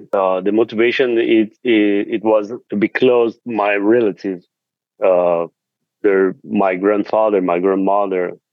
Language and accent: English; Brazil; English is a second language; now in Buenos Aires, Argentina; I am from Brazil, but I live and work in Buenos Aires, Argentina, and I am a figurative painter.